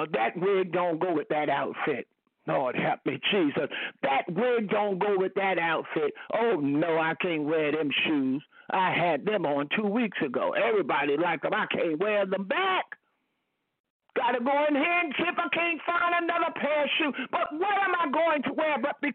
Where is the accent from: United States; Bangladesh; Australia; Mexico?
United States; New York; I'm glad I'm from New York. That's my home state. We got some caring people in that state that cares about what happened to the just and the unjust.